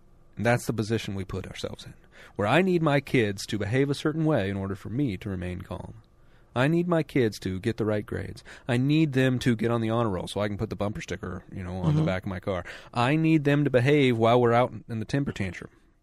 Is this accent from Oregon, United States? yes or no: no; Atlanta, Georgia, United States; And we're from Atlanta, and Waffle Houses are everywhere.